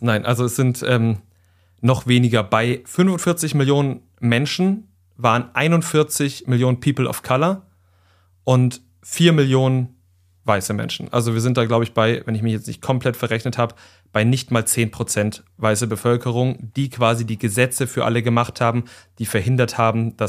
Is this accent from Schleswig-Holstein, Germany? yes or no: no; Thuringia, Germany; Ich bin ja in Thüringen aufgewachsen